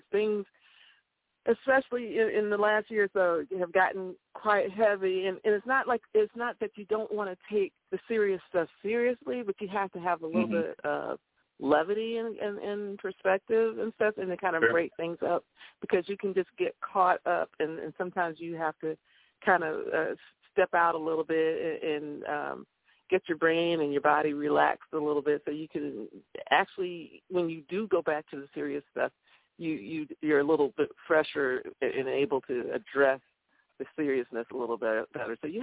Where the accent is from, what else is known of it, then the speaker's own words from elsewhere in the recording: Florida, United States; My South Florida. I'm from South Florida